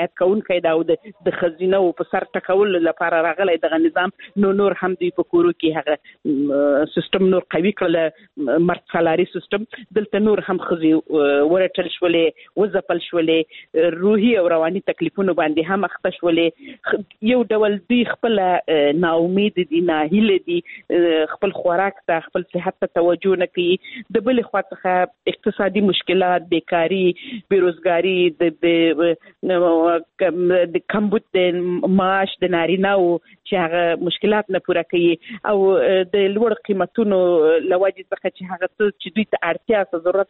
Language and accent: Pashto; Helmand, Afghanistan; زه خپل د هلمند ولایت څخه یم